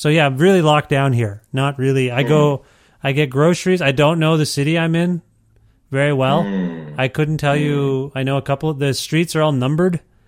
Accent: Ontario, Canada; moved away as an adult; now in Edmonton, Canada; My family and I now live in Edmonton, Alberta. We used to live, I'm from Ontario. We moved in January of 2020, just before everything locked down. We moved right across the country. My wife's family is from here

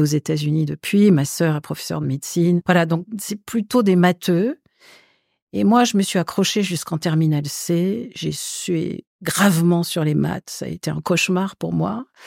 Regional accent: Algiers, Algiers Province, Algeria; born there; Je suis née à Alger juste après l'indépendance, ça vous donne une petite idée de la date, d'une famille pied-noir d'origine espagnole et italienne, qui était arrivée en Algérie au début du 19e siècle, au moment de la colonisation française.

